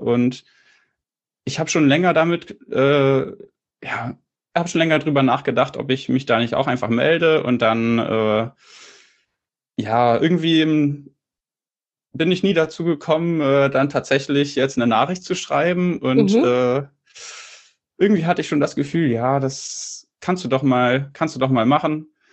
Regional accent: Tübingen, Baden-Württemberg, Germany; Also ursprünglich komme ich aus Tübingen, also nicht Thüringen, das Bundesland, sondern Tübingen südlich von Stuttgart.

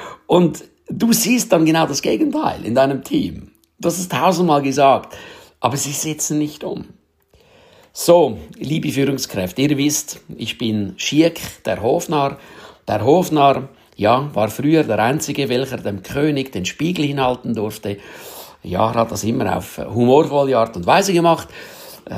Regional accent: Switzerland; Bei uns in der Schweiz sagt man «Göschen ein Airolo».

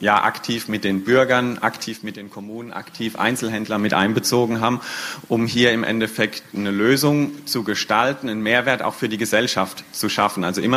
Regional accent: Mutterstadt, Rhineland-Palatinate, Germany; In Mutterstadt, wo ich aufgewachsen bin, in der Vorderpfalz, ganz klassische Probleme.

